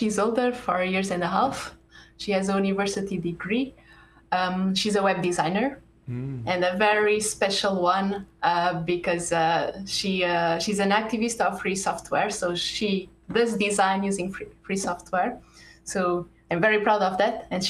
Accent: Porto, Norte, Portugal; English is a second language; I am from the second biggest city, Porto, maybe popular because of its wine.

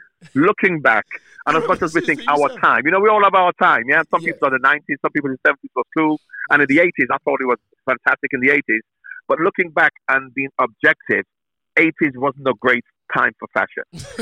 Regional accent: Jamaica; growing up in Jamaica, I just love West Germany.

